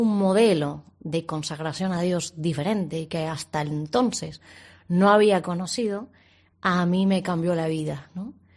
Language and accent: Spanish; Alzira, Valencian Community, Spain; moved away as an adult; now in Chile; soy de Valencia, de una ciudad que se llama Alsira, en Valencia. Tengo 33 años y a los 21 me fui de mi tierra por una beca que me dieron en la universidad, que estudié en la Universidad de Valencia, y llegué a Chile en el año 2010